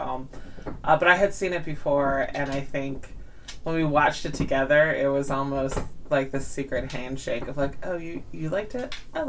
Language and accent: English; Philadelphia, Pennsylvania, United States; And growing up in the Philadelphia area, there was just amazing late-night television